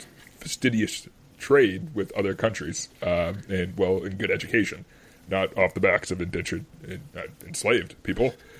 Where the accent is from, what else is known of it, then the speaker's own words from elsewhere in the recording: Massachusetts, United States; We're from Massachusetts. We don't like people.